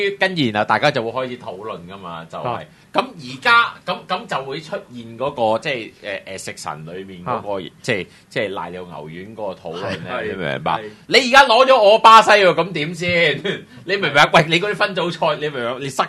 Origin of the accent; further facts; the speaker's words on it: New Zealand; 咁我作為一個紐西蘭人，我都係想講係，就算係有一隊咧，紐西蘭都唔穩陣。